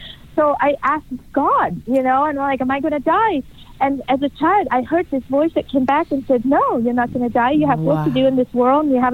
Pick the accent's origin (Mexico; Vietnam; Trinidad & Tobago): Vietnam; now in United States; I actually grew up in Vietnam. I was one of the boat people, the big heroic escape and rescued and came to the United States in the 70s as a boat person immigrant and built my life forward.